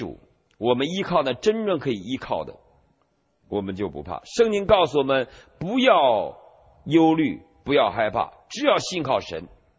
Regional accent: China; 我们中国人做事情啊，往往是会做我们手中有的能看见的那么大的事儿

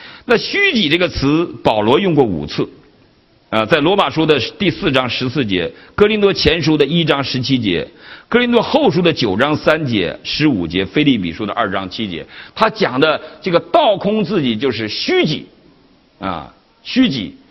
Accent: Northeast China, China; accent: Northeastern Mandarin; 一听我们东北话来了

